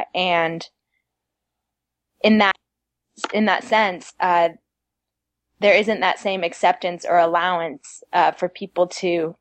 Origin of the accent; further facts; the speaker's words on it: Madrid, Community of Madrid, Spain; to continue to stay Mormon is because of the foundation I had in the church as a child, because I grew up in Madrid.